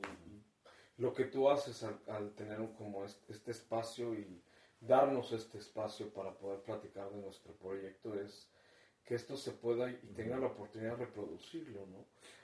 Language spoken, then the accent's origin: Spanish; Mexico; soy orgullosamente mexicano y soy orgullosamente homosexual